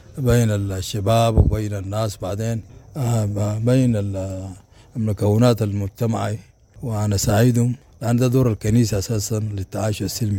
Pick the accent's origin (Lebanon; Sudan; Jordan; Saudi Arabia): Sudan; بلدنا السودان